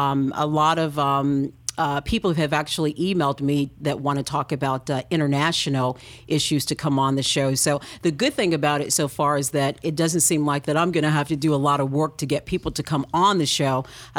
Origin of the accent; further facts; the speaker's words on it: United States; And I think maybe I'm saying that because I'm an American, or maybe I'm saying that because I'm an American journalist.